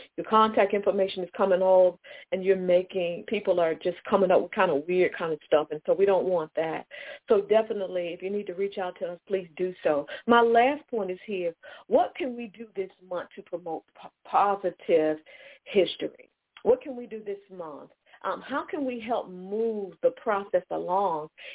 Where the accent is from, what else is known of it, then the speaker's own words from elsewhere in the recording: Chesapeake, Virginia, United States; I grew up in the Fairfield Parkwood section of Chesapeake, Virginia, because we're coming from the Virginia Beach, Chesapeake area.